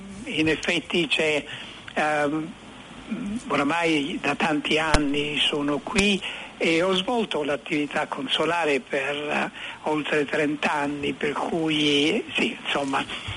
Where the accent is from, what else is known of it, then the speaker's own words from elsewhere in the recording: Gravina in Puglia, Apulia, Italy; born there; io sì, sono arrivato da Roma, però io nacqui a Gravina in Puglia alla fine della guerra, e poi perché i miei familiari, la mia famiglia era di Bari, però durante la guerra papà si trasferì